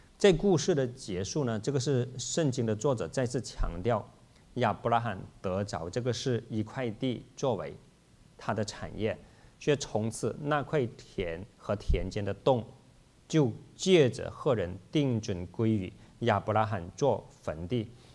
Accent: California, United States; 特别是对我们，比如说在我们加州人来说吧

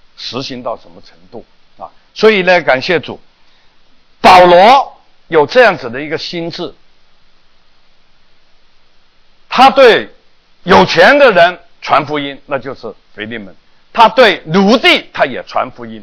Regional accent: Hong Kong; 我从小在香港长大，12、13岁呢，我就在外边鬼混

